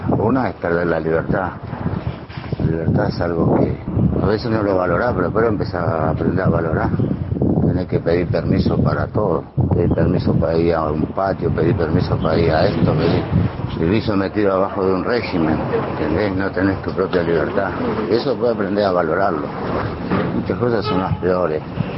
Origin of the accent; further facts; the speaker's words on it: Buenos Aires, Argentina; born there; Yo nací en Capital Federal, en el Hospital Piñeiro, y nací en 1970.